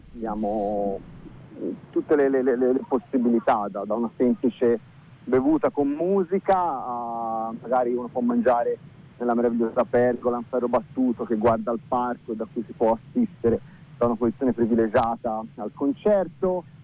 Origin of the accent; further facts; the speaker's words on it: Florence, Tuscany, Italy; come italiani, e forse con orgoglio dico come fiorentini